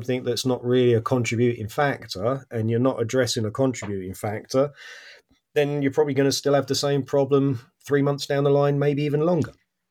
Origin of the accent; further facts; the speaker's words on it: England, United Kingdom; Or a simple gin and tonic as well, because I'm English.